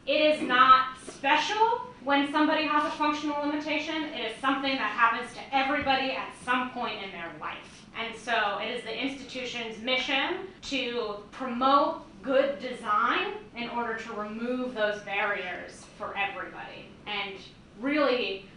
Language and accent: English; Long Island, New York, United States; now in Boston, United States; I've been in Boston for about 5 years. I grew up in Long Island, New York.